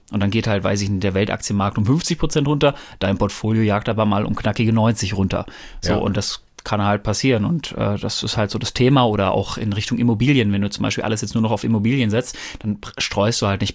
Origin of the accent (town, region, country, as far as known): North Rhine-Westphalia, Germany